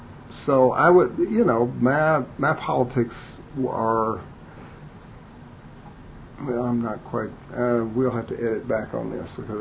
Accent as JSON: {"language": "English", "region": "Upper South", "country": "United States", "said": "I'm somebody who came of age in the late 50s, early 60s. I'm from the Upper South."}